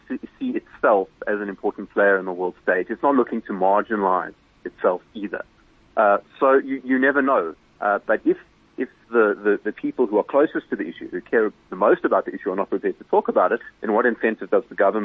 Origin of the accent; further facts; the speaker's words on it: South Africa; we are all South African citizens. This is our home